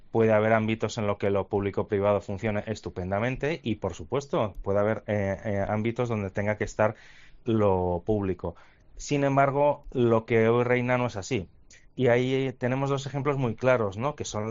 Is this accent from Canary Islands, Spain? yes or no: no; Barcelona, Catalonia, Spain; Y además yo soy de Barcelona y yo siempre digo que tengo doble sensibilidad, ¿no? Y que conozco muy bien los dos lugares.